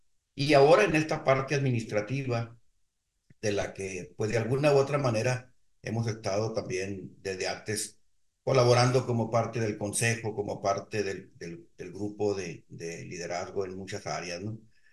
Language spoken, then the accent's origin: Spanish; Hermosillo, Sonora, Mexico; yo soy nativo de aquí. Yo nací ya en esta región. Soy de aquí, de la ciudad, de la capital de Sonora. Y soy miembro de la iglesia desde nacimiento. Mis padres eran cristianos desde antes de que yo naciera. Yo ya nací dentro de la iglesia.